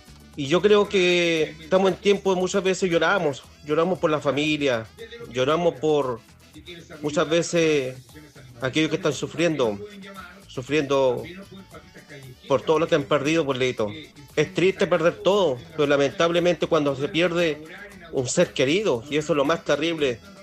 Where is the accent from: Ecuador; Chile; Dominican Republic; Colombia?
Chile; que nosotros como chilenos siempre estamos en ayuda.